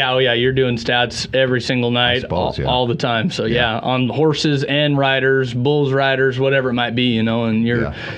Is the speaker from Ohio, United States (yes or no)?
no; Billings, Montana, United States; Yeah, I'm excited to be back in my hometown of Billings and here for the rodeo.